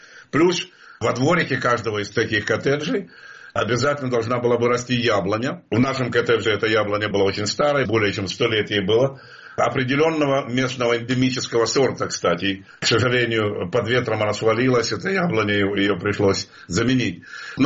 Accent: Kharkiv, Kharkiv Oblast, Ukraine; даже вот моего родного города Харькова

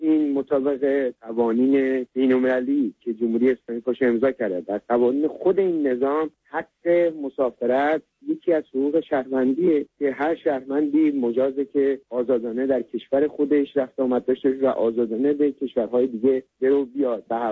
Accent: Iran; moved away as an adult; من 10 ماه خارج از ایران هستم

